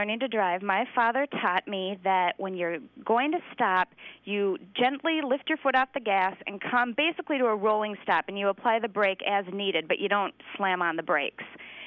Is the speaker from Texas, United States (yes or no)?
no; Litchfield, Connecticut, United States; I am from Litchfield, Connecticut.